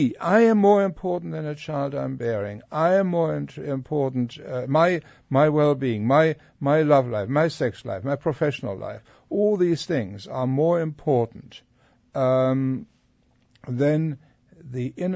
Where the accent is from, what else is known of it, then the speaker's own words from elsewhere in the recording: Germany; I'm from Germany. In Germany, we observe very, very carefully what's happening in the Netherlands